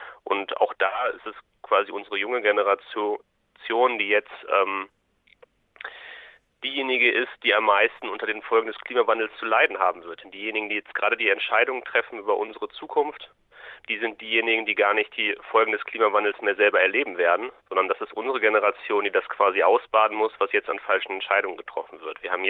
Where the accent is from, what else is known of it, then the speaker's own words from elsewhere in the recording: Bielefeld, North Rhine-Westphalia, Germany; Ich bin in Bielefeld geboren, aufgewachsen, habe am Oberstufenkolleg mein Abitur gemacht